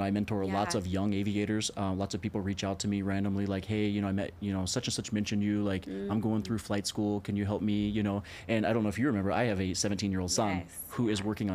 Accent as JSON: {"language": "English", "town": "Kansas City", "country": "United States", "tie": "born or raised there", "lives_now": "Austin, United States", "said": "So I grew up in Kansas City, you know, originally."}